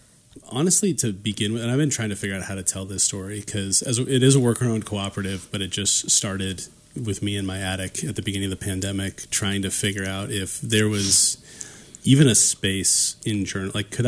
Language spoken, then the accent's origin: English; Washington, United States; I grew up relatively poor in North Spokane County and like halfway between Elk and Chatteroy.